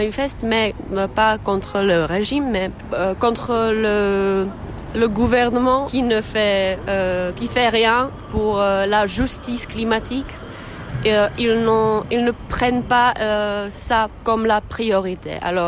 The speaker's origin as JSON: {"language": "French", "region": "Prague", "country": "Czechia", "second_language": "French", "lives_now": "France", "said": "je suis tchèque, je suis de Prague. Je vis ici"}